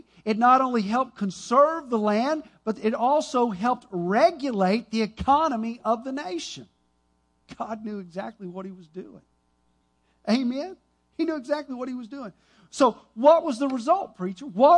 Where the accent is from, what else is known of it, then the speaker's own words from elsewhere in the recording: Texas, United States; I'm an American, a Texan, Southeast Texan, living in the Houston area.